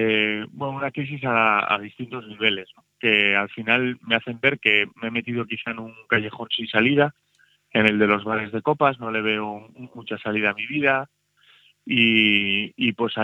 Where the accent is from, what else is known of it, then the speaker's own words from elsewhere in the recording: Santander, Cantabria, Spain; born there; mi formación en Santander nací, aunque mi padre es segoviano y la familia de mi padre es segoviana.